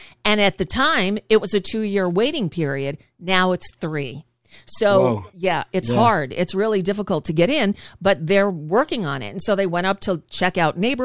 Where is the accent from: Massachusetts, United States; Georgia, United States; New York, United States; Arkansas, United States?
New York, United States; born there; moved away; also born or lived in Taos, New Mexico / Salem, New Hampshire; And New York. I was born in New York.